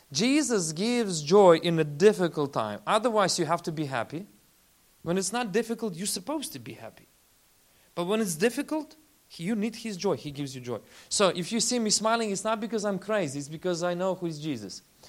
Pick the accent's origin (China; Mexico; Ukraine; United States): Ukraine; I'm from Ukraine.